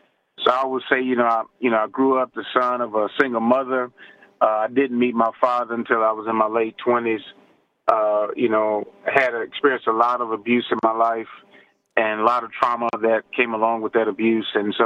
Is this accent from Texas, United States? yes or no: yes; Fort Worth, Texas, United States; now in Wisconsin, United States; I'm originally from Fort Worth, Texas.